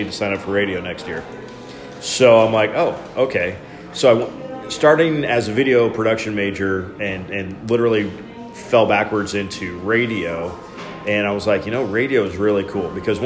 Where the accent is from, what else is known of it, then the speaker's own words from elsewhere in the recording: Strang, Nebraska, United States; also born or lived in Geneva; I actually grew up on a farm by Strang, which is smaller than a dot on the map, which is actually south of Geneva. But we moved to Geneva when I was freshman in high school